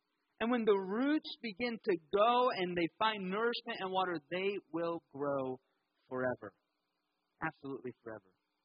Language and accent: English; Tornado Alley, United States; I come from Tornado Alley, where the night before Kenzie and I moved here, we had a tornado hit our backyard